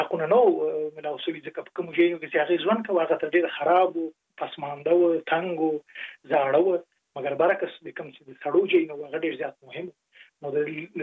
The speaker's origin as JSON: {"language": "Pashto", "town": "Jalalabad", "region": "Nangarhar", "country": "Afghanistan", "tie": "born or raised there", "said": "زه په جره لابد کې لوی سوی"}